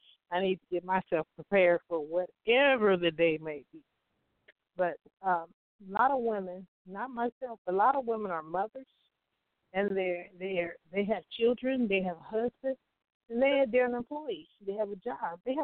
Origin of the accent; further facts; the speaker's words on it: Compton, California, United States; Oh, I mean, we were born and raised in Compton.